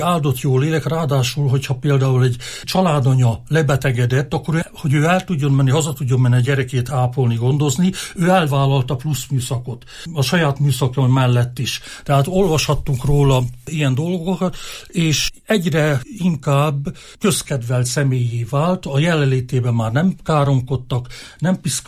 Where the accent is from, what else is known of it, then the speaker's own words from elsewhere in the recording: Mezőkövesd, Borsod-Abaúj-Zemplén, Hungary; Mert én ugye mezőkövesdi vagyok születésileg, és ott nevelkedtem